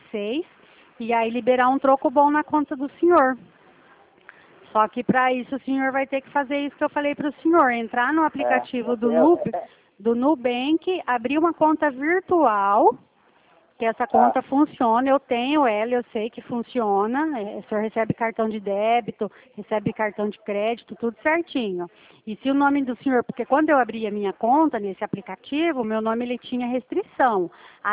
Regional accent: Presidente Prudente, São Paulo, Brazil; eu sou de Presidente Prudente

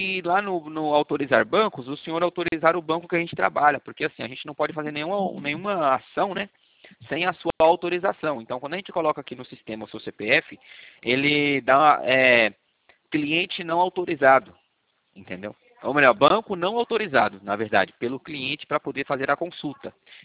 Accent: São José dos Campos, São Paulo, Brazil; Eu sou aqui de São José dos Campos.

